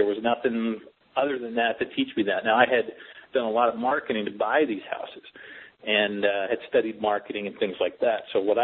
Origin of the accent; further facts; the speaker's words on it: Midwest, United States; I grew up in the Midwest, the youngest of a single-parent mom, and I grew up below the poverty line